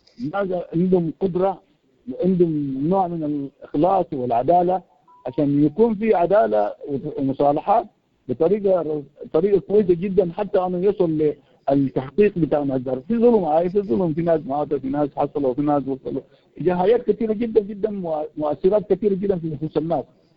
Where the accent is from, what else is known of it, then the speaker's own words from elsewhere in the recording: Darfur, Sudan; لكن انا مشاكل دارفور، احنا من دارفور طبعا، مشاكل دارفور ده عميق جدا